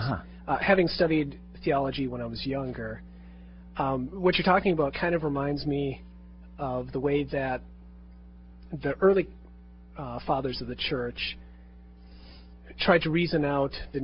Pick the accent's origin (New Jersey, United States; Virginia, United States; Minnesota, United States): Minnesota, United States; St. Paul; I'm from St. Paul, Minnesota.